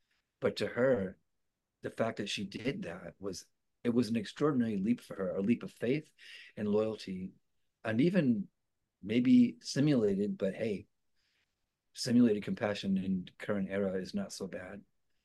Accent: United States; And I think part of it is because cake fork, I'm American.

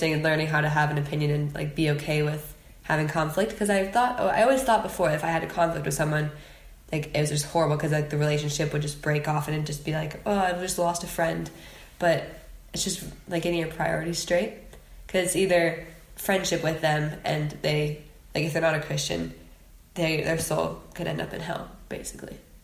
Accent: United States; Like, being an American, I don't know if this is just like a stereotypical American thing, but I'm just very blunt in the way that I speak

